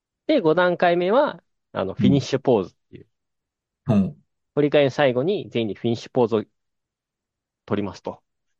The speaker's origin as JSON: {"language": "Japanese", "region": "Kansai", "country": "Japan", "said": "僕らは関西人なんで"}